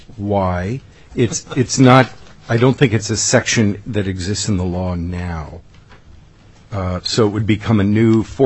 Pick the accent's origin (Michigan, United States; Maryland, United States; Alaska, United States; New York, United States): Alaska, United States; Anchorage; in my hometown of Anchorage, If a new public building is built within 500 feet, I get notice of it.